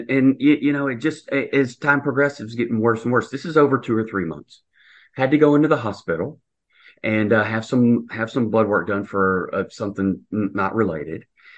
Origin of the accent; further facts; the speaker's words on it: Louisiana, United States; Well, I'm originally from North Louisiana, and so I consider myself a little bit redneck with a bit of Southern charm in there.